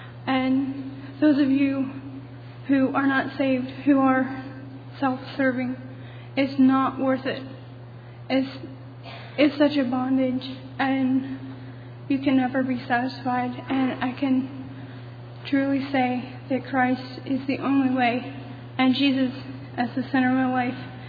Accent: Virginia, United States; I'm from Virginia.

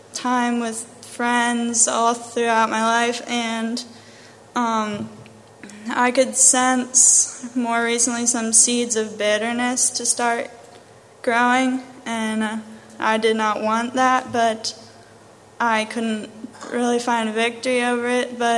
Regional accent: Atwater, Ohio, United States; I am from Atwater, Ohio. I'm the second oldest of 10 children

